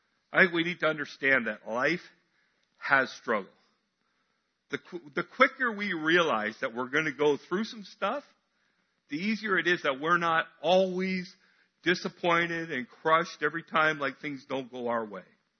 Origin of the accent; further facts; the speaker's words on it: Canada; well, I'm Canadian, eh? Like, yeah, until the Leafs score, then our whole ceiling comes off our house, right?